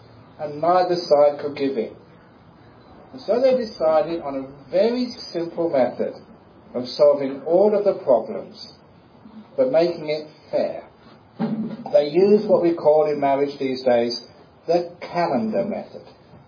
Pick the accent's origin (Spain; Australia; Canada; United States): Australia; Because I come from Australia.